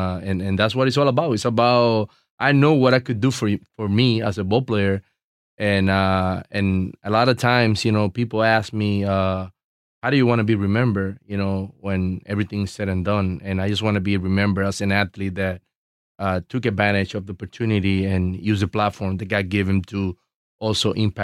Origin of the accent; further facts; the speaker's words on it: Puerto Rico; now in United States; understanding that I'm coming from my home beginnings and growing up in Puerto Rico